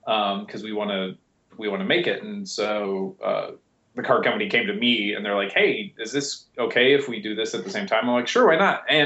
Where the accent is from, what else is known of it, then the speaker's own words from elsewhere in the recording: Montana, United States; Growing up in Montana, I was actually really, I don't know, I hate using the word blessed